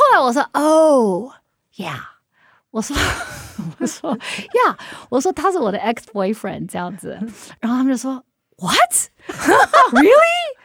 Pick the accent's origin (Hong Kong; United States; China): United States; now in Taiwan; 我当初一个在美国长大的 right， 然后我台湾我根本没有，我没有在台湾长大过，我的家人都在美国，我就跑回来